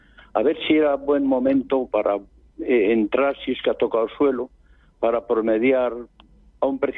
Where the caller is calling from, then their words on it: Zamora, Castile and León, Spain; de Zamora.